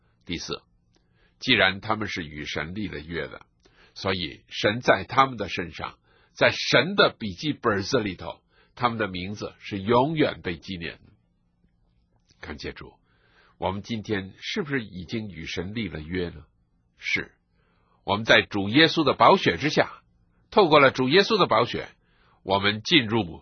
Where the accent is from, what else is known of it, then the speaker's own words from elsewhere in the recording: China; 那么假如我们中国人今天得救了，得到福音的好处了